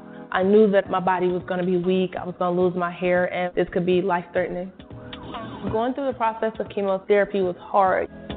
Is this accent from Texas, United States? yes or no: no; Detroit, Michigan, United States; I was born in Detroit, Michigan. The area I grew up in was very rough.